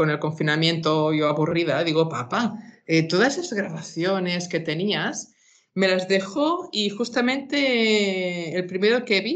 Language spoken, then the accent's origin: Spanish; Calella, Catalonia, Spain; Fuimos toda la familia en autocar desde aquí, desde mi pueblo, desde Calella. Recuerdo, yo creo que tendría 11 o 12 años.